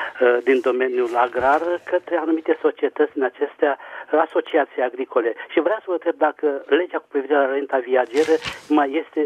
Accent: Bucharest, Romania; sunt din București

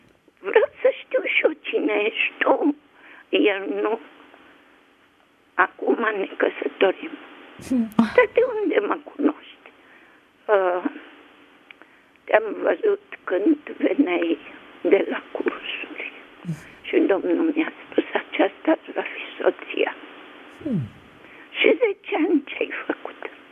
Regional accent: Ploiești, Prahova, Romania; Păi eu sunt din Ploiești și tu ești din București.

